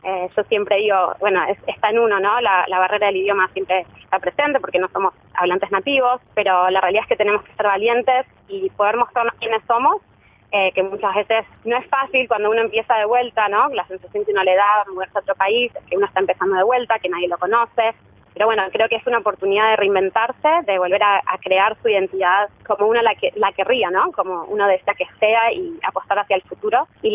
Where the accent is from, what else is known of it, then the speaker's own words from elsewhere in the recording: Buenos Aires, Argentina; accent: porteño; now in Australia; en una banda de tango en Buenos Aires, de donde yo soy, y he decidido hacerlo porque creo que es algo que me representa aquí, me hace diferente y única, siendo que soy de Buenos Aires, con mi acento porteño